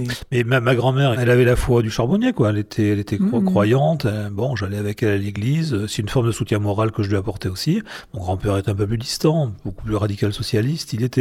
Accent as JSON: {"language": "French", "town": "Objat", "region": "Nouvelle-Aquitaine", "country": "France", "tie": "born or raised there", "also_born_or_lived": "Brive", "said": "Je suis né à Brive, mais j'ai vécu dans une petite bourgade de 3000 habitants, qui s'appelle Objat, réputée au début du XXe siècle pour ses petits pois."}